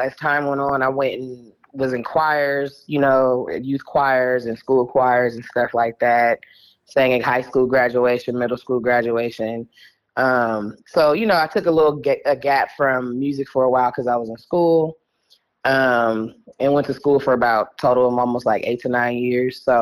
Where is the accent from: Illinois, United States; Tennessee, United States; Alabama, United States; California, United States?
California, United States; Oakland; So I'm from Oakland, California. You know, pretty much lived there until I was 18.